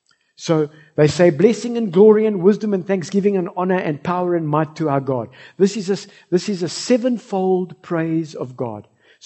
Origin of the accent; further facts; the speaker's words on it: South Africa; You know, folks, I love that we are South African.